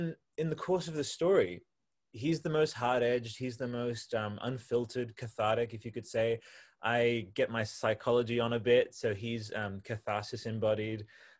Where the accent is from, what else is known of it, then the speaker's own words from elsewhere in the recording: Australia; Also, I'm Australian, so I just liberally swear.